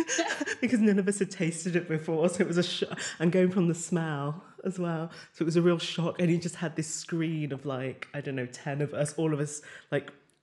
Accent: Wolverhampton, West Midlands, United Kingdom; born there; also born or lived in Australia; now in London, United Kingdom; in Wolverhampton, where I was born in England, and in London, where I've lived as an adult since I was 18

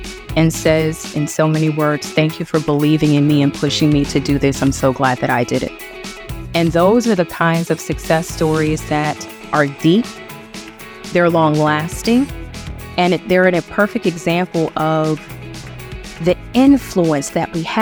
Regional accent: Hampton, Virginia, United States; I am actually from Hampton, Virginia, and as an undergraduate student, I studied Spanish, and in my junior year, I studied abroad in Barcelona in Spain.

